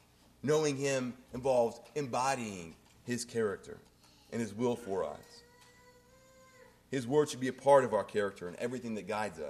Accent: Indiana, United States; I grew up in Indiana, and it's pretty accurate as to how big basketball is in Indiana.

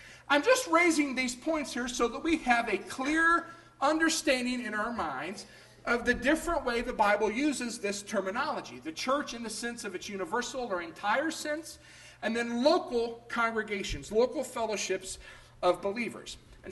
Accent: Winchester, Kentucky, United States; there was a lady whose son worshipped at that church who also happened to come over from Winchester, my hometown.

